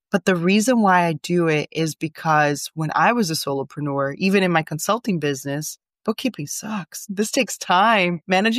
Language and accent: English; Brazil; English is a second language; now in United States; I'm an immigrant in America. I came from Brazil.